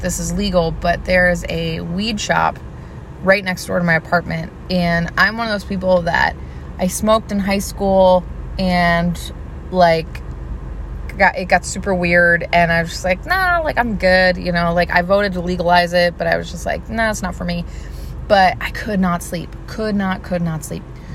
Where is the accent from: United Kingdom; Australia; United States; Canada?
United States; Midwest; at least as far as I'm from the Midwest originally, and I feel like we are always told to put on a brave face and help others, especially where I'm from.